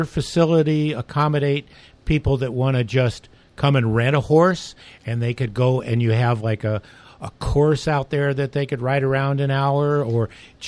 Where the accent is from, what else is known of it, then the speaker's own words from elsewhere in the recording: California, United States; Now, I'm from California, and we had a riding group at all the stables in the San Fernando Valley